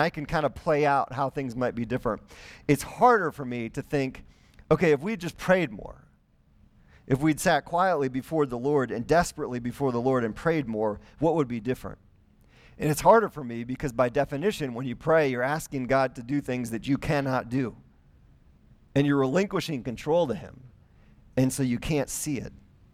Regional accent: Wisconsin, United States; I'm from Wisconsin, we're into fish fries. And so maybe that's just a Wisconsin thing, you know?

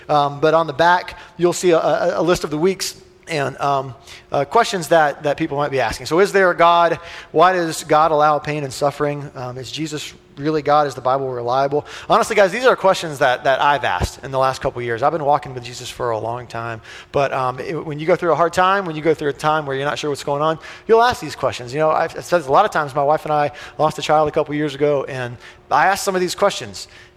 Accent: Charlotte, North Carolina, United States; I grew up with in Billy Graham world in Charlotte

